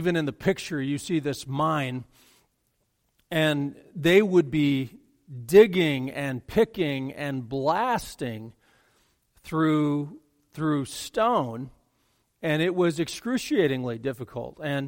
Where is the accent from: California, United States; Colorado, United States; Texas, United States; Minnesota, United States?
Colorado, United States; Most of you know that I grew up in Colorado